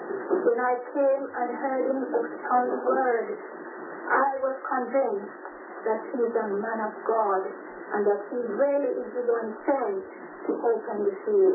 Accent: Jamaica; now in Canada; Originally, I'm from Jamaica, but I reside in Canada for a while.

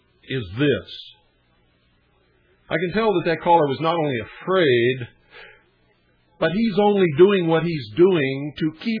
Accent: United States; I would be the first one in line every year to make sure that I paid because I am an American patriot. I am a law-abiding citizen. I served my country in the United States Air Force and the United States Navy.

